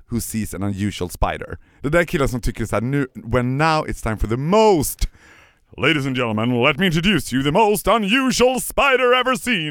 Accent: Borlänge, Dalarna County, Sweden

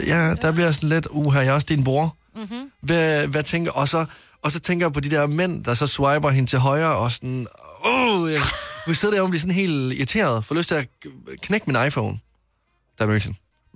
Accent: Region of Southern Denmark, Denmark; jeg er fra Sønderjylland

